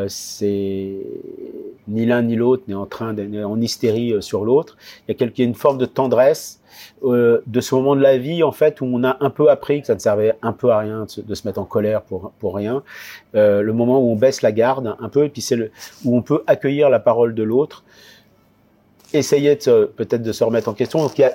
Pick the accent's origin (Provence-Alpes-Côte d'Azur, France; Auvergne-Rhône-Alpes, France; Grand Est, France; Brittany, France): Brittany, France; par la nature bretonne, que je connais bien, parce que je suis breton